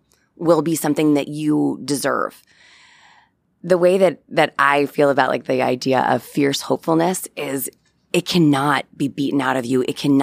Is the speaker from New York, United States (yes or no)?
yes; New York, United States; now in Brooklyn, United States; I grew up on Long Island and I live in Brooklyn, but my parents have retired in Vermont.